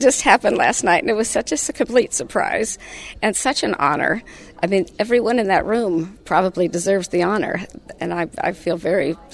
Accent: Arizona, United States; Yes, sir. I'm from Southern Arizona. Our ranch is down right on the border with Mexico.

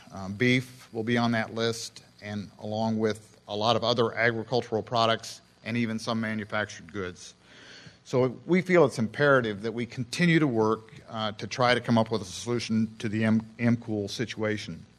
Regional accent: Dysart, Iowa, United States; I'm a producer from Dysart, Iowa. We're located about 20 miles south of Waterloo.

